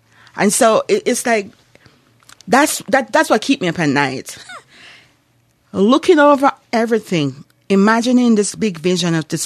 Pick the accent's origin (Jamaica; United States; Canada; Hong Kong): Jamaica; When I grew up in Jamaica, and this is the job I did.